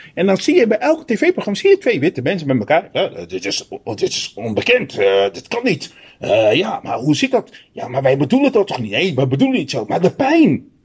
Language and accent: Dutch; Suriname; Ik kom uit Suriname.